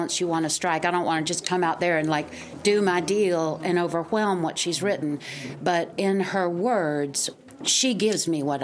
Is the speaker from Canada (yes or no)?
no; the South, United States; accent: Southern; I've rarely gotten to speak with my native accent. I'm usually doing Shakespeare or have to learn some, you know, how to sound not like a Southerner.